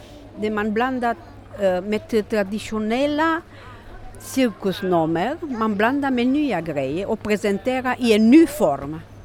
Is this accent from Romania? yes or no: yes; Romania; Swedish is a second language; now in Sweden; jag kommer från Rumänien, mina föräldrar i Rumänien, de var anställda på en statscirkus.